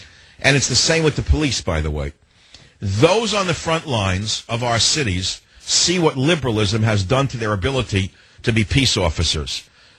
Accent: United States; am an immigrant son. I respect cultures and languages around the world. But I'm living in America. I'm an American.

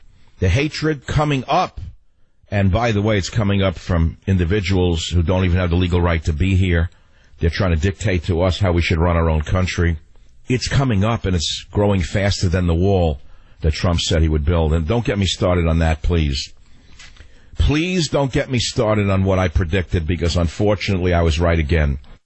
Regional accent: New York, United States; I grew up with it in New York

